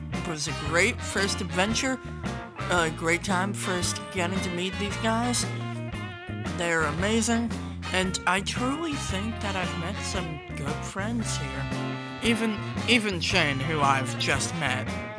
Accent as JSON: {"language": "English", "town": "Westwood", "region": "Massachusetts", "country": "United States", "said": "I'm from Westwood, Massachusetts"}